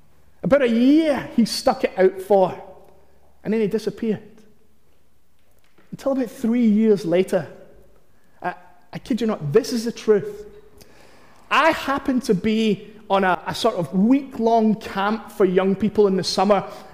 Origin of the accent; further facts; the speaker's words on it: Glasgow, Scotland, United Kingdom; When I was in a youth group back in the church that I grew up in Glasgow, I was about 15